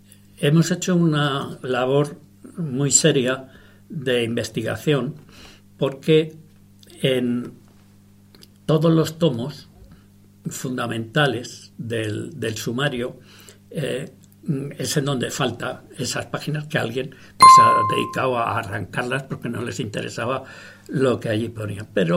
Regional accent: Barcelona, Catalonia, Spain; born there; Yo, aunque nací en Barcelona, me considero de Reus porque toda mi familia es de Reus. Yo nací accidentalmente en Barcelona, si no hubiera nacido en Reus, como a toda mi familia.

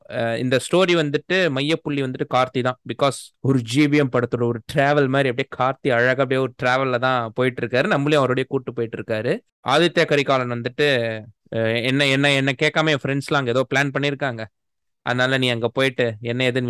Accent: Thanjavur, Tamil Nadu, India; born there; நான் வந்துட்டு தஞ்சாவூரில் பிறந்தேன், அதனால் I am considering my self as a part of chola dynasty.

